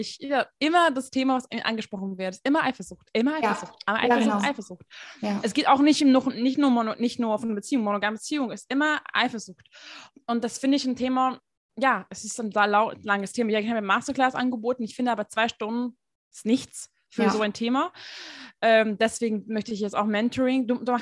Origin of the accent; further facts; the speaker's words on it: Hungary; German is a second language; Ich komme aus Ungarn, wo es schon sehr viel konservativer ist, muss man schon sagen.